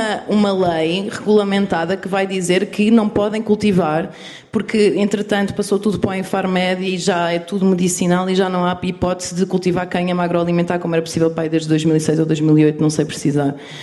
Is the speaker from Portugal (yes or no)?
yes; Sertã, Centro, Portugal; eu sou da Sertã